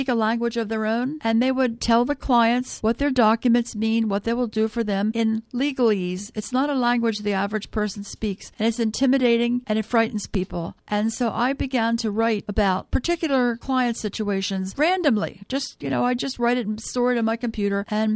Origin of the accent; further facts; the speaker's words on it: Norristown, Pennsylvania, United States; I'm a local girl. I was raised in Norristown and went to Norristown schools